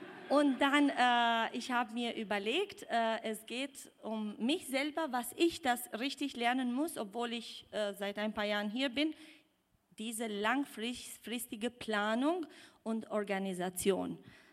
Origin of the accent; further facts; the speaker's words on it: Albania; German is a second language; moved away as an adult; also born or lived in Greece; now in Esslingen, Germany; Ich bin seit 9 Jahren in Esslingen. Ich bin in Albanien aber geboren und aufgewachsen und auch danach auch 10 Jahre in Griechenland gelebt.